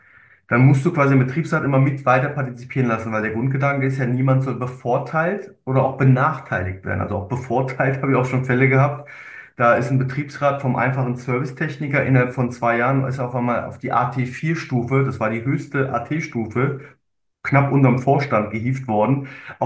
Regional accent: Heidelberg, Baden-Württemberg, Germany; ich meine, ich komme ja aus dem Raum Heidelberg, Wiesloch, Walldorf ist Nachbargemeinde

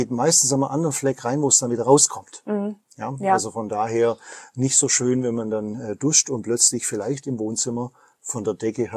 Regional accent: Baden-Württemberg, Germany; zumindest bei uns im Schwabenland

